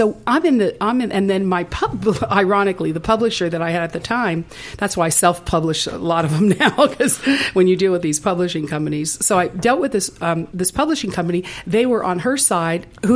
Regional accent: Miami, Florida, United States; also born or lived in Midwest; No, I'm from Miami.

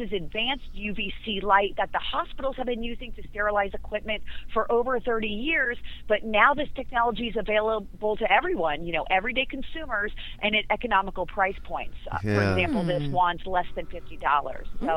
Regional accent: Florida, United States; now in San Diego, United States; Yeah, I grew up in South Florida in the Fort Lauderdale, Miami area, but I've been in San Diego about, I would say, 14 years now.

